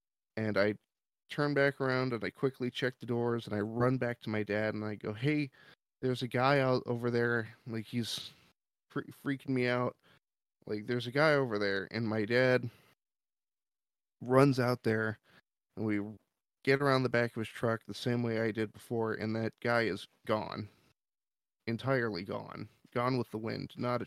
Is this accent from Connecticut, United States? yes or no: no; Gresham, Oregon, United States; So I'm natively from Oregon, and I lived in an area called Gresham.